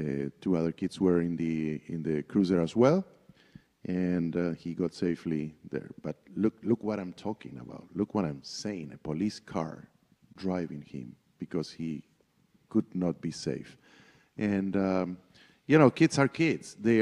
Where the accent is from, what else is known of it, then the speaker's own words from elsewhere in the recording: Buenos Aires, Argentina; experienced as, you know, growing up in Buenos Aires